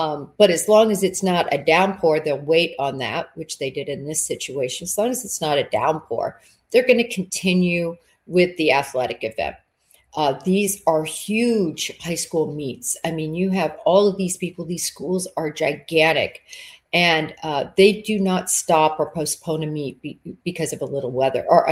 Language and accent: English; Midwest, United States; I grew up running in the Midwest where it was freezing cold.